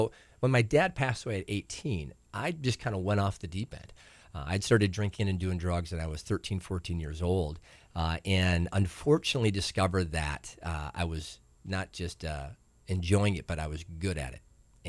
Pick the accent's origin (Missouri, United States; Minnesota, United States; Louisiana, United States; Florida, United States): Minnesota, United States; St. Peter; I grew up in St. Peter, Minnesota, little farm-type town in southern Minnesota.